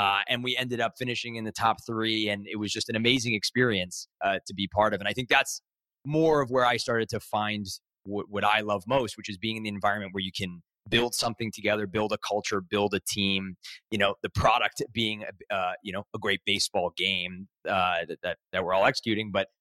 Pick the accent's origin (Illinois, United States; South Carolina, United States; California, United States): California, United States; now in New York, United States; While I'm in New York now, I feel very much of a California kid still. Loved growing up in the Bay Area.